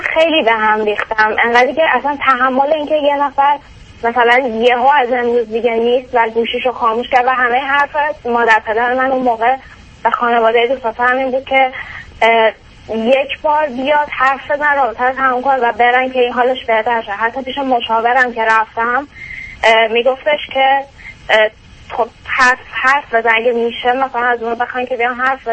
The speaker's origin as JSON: {"language": "Persian", "country": "Iran", "moved": "as an adult", "said": "الان 5 سال تقریبا هست که از ایران اومدیم."}